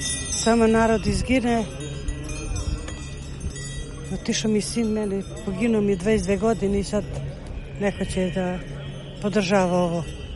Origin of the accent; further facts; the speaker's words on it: Velika Hoča, Prizren District, Kosovo; Jer mi smo dole sa Kosova iz Velike Hoće.